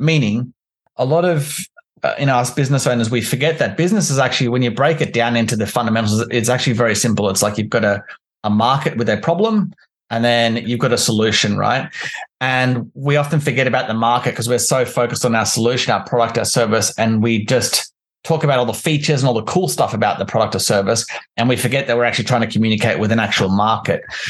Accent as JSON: {"language": "English", "town": "Canberra", "region": "Australian Capital Territory", "country": "Australia", "said": "I'm from Canberra in Australia, which is actually similar weather to London. Actually, it's very cold in the winter."}